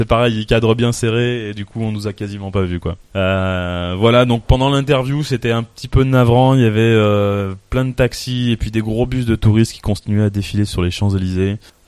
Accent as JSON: {"language": "French", "town": "Lyon", "region": "Auvergne-Rhône-Alpes", "country": "France", "said": "nous on est lyonnais"}